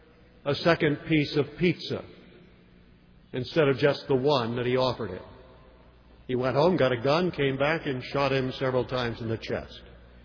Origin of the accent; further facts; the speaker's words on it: Fort Lauderdale, Florida, United States; I come from Fort Lauderdale.